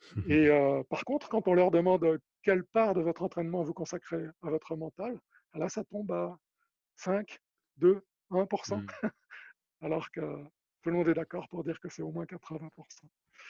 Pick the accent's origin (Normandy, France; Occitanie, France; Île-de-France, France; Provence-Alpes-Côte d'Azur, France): Île-de-France, France; Paris; Comme je suis parisien, j'ai un peu de mal à m'entraîner au dénivelé.